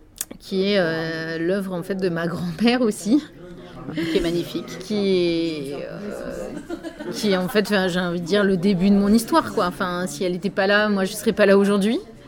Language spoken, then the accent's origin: French; Aurec-sur-Loire, Auvergne-Rhône-Alpes, France; Bah moi je suis originaire de la Haute-Loire